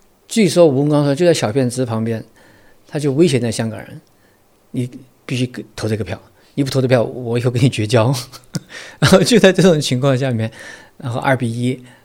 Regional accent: Guizhou, China; 我是贵州人，贵州人有个话叫崇宝

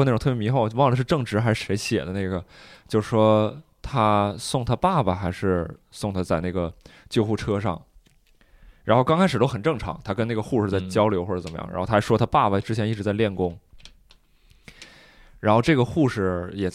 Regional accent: Northeast China, China; 作为一个东北人可能是跟我们比如说以前总提到这种封建迷信啊出马仙啊什么这种比较近的关系

